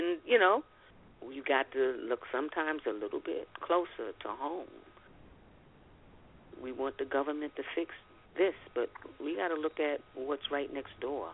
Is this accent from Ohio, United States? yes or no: no; New York, United States; I admired the Black Panthers because I grew up in Harlem because people were talking about the Black Panthers.